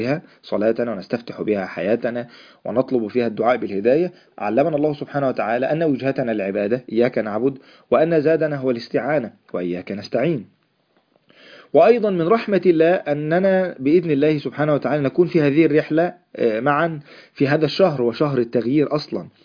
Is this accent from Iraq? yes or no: no; Egypt